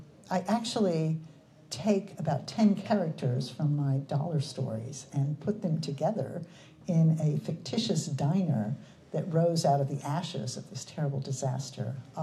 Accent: La Marque, Texas, United States; It is set in 1980 in the little petrochemical town of Texas City, which is right next to my hometown of Lamarck, Texas.

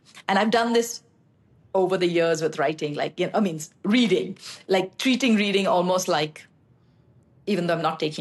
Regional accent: India; so I grew up in India. So we read a lot of British writers usually.

